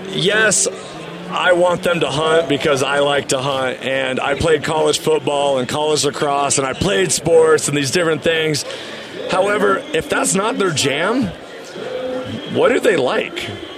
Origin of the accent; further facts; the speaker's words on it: Washington, United States; like, for example, in Washington, that's my home state.